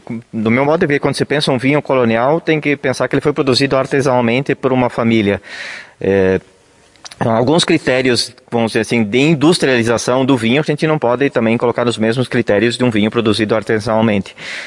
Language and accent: Portuguese; Lagoa Vermelha, Rio Grande do Sul, Brazil; Sim, eu sou natural aqui de Lagoa Vermelha … sou natural aí da Campina, do sítio do Erval.